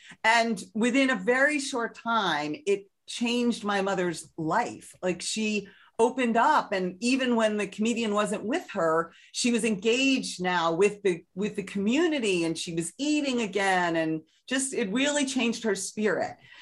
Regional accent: United States; I'm an American, so that's a big deal.

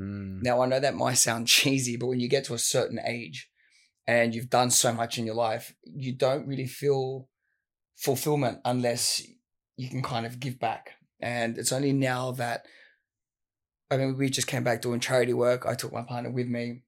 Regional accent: Sydney, New South Wales, Australia; Western Sydney. You're kind of around the Fairfield area. I mean, my dad he moved there, but it was around when it was a big Italian area back then. So I went to high school out there

